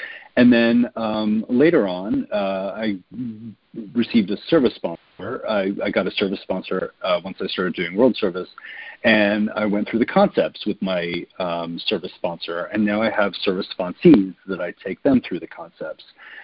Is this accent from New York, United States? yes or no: yes; New York City, New York, United States; I come from New York City.